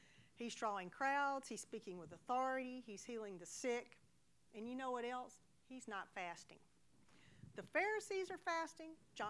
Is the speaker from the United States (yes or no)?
yes; the South, United States; Now that's an easy question for me as a Southerner to answer.